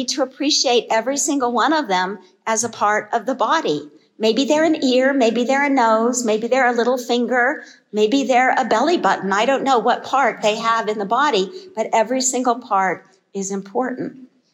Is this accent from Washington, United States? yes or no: no; Phoenix, Arizona, United States; now in Arkansas, United States; I'm a native Arizona born and raised in Phoenix. My parents retired in Cottonwood.